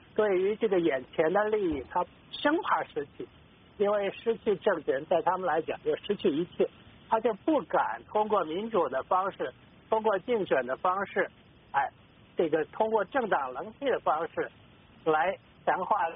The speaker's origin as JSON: {"language": "Chinese", "country": "China", "said": "要论作为大陆人的观感来讲"}